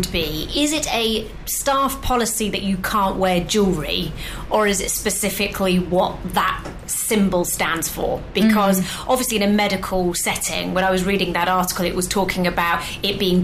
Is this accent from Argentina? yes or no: no; London, United Kingdom; I'm from London originally, hugely multicultural